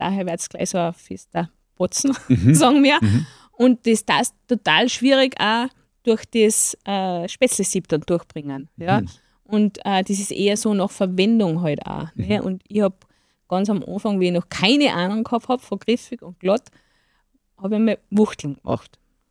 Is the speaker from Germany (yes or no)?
no; Salzburg, Austria; Das gibt es nicht bei uns im Lungau.